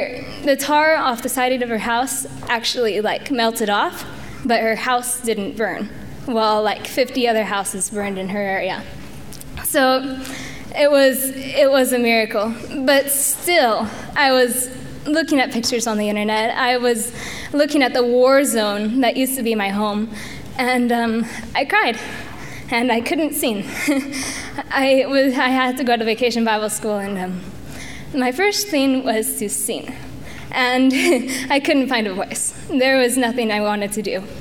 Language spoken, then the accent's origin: English; Brewster, Washington, United States; and I am from Brewster, Washington.